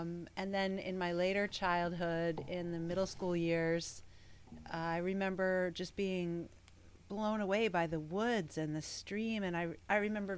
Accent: Catskill Mountains, New York, United States; also born or lived in Queens, New York City; I was born in Queens, New York City, and when I was in fifth grade, my family moved up to the Catskill Mountains, so I spent part of my childhood in the big city

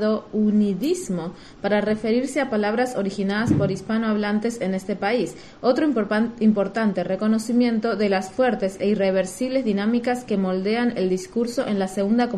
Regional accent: Argentina; Yo vengo de Argentina y vos de México

